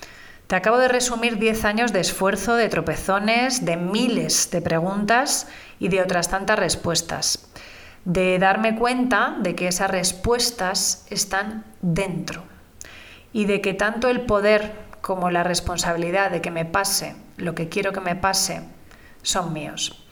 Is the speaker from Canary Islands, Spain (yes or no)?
no; Barcelona, Catalonia, Spain; born there; Nací en el 73, en Barcelona